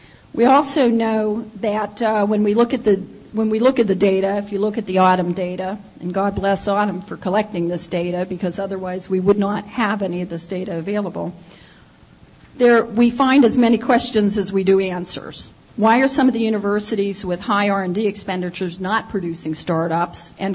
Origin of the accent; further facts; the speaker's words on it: Pittsburgh, Pennsylvania, United States; I put in as number 11 because it's my hometown, and it does happen to be 11.